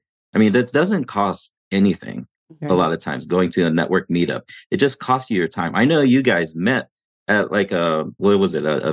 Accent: Philippines; I'm Filipino, right?

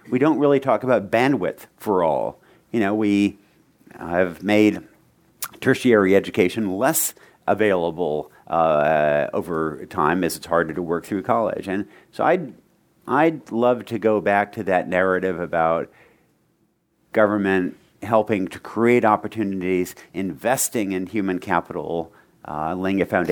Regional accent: Oregon, United States; growing up in Oregon, we were nurtured on all the heroism of the pioneers on the Oregon Trail.

